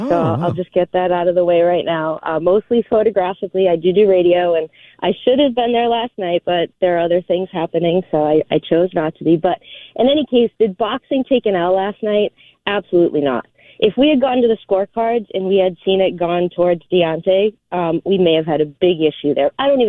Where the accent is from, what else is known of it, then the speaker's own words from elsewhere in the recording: Boston, Massachusetts, United States; Now I'm from Boston. I grew up here. I listen to you guys all the time.